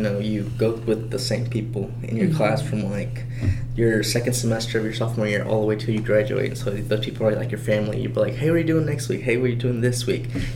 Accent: Clarksville, United States; I'm a senior. I'm from Clarksville. I'm a nursing major

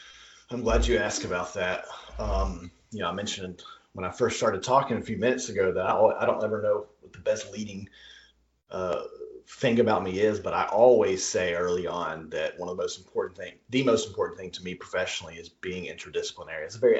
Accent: Alabama, United States; we moved back to my home state of Alabama. We're in Alabama right now

